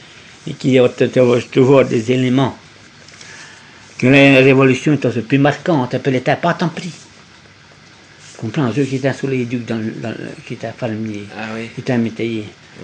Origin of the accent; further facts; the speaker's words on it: Bourgogne-Franche-Comté, France; Je suis du Morvan.